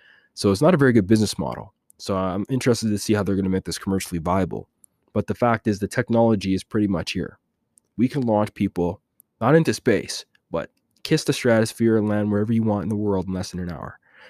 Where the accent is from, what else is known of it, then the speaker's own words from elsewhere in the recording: Jamaica; even though I'm Jamaican, I can speak a little patois, you know, from time to time